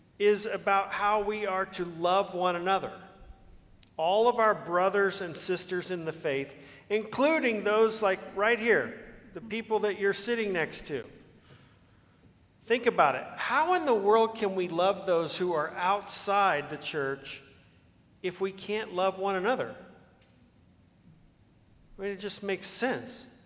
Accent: Leawood, Kansas, United States; You know, I grew up in Leawood, Kansas. Not a really diverse population, Leawood, Kansas.

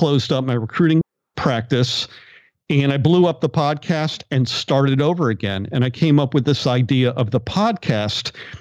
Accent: New Haven, Connecticut, United States; Well, because I grew up in New Haven, Connecticut with New Haven style pizza

